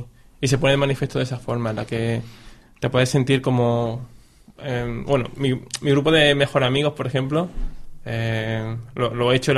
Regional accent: Seville, Andalusia, Spain; now in Barcelona, Spain; este año estoy aquí en Barcelona. Bueno, ya como todos veis, puedo escuchar mi acento un poco diferente. Vengo desde Sevilla

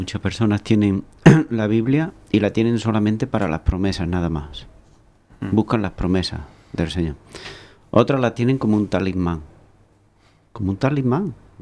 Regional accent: Andalusia, Spain; en mi tierra, en Andalucía

